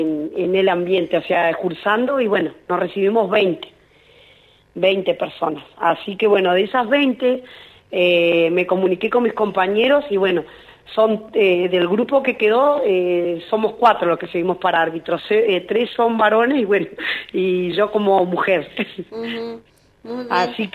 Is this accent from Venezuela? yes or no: no; Comodoro Rivadavia, Chubut, Argentina; yo soy de acá de Comodoro